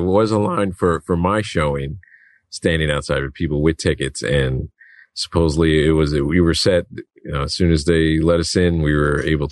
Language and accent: English; New York, United States; So, of course, you know, being a New Yorker, you know, I walk up to the front door and have to see this for myself.